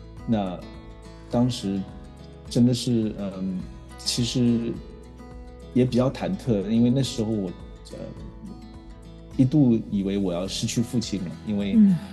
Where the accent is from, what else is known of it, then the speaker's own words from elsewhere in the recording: Zhejiang, China; 当时应该是因为我本身是浙江人嘛